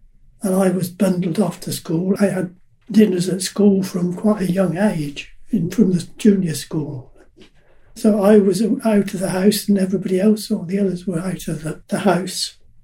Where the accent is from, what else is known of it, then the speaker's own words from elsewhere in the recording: Bletchley, South East England, United Kingdom; I lived in this house, was born in this house, so I've been here all my life.